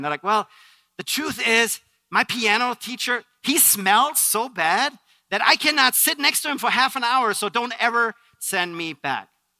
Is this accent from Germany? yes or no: yes; Germany; English is a second language; now in United States; I'm born and raised in Germany. But I have also, at this point, actually lived longer in the United States than I've ever lived in Germany. And I became an American citizen actually last year.